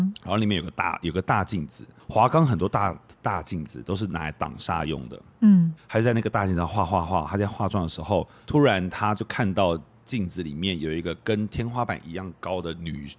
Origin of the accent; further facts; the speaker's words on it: Pingtung County, Taiwan; 因为我在屏东医院出生，出生完坐完月子之后，我妈就接回家了，就在我屏东的老家